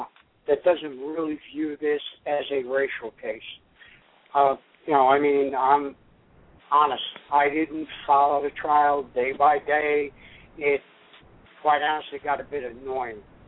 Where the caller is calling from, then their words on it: Albany, New York, United States; Hi, Michael. Welcome back. … off in Albany, New York. How you been?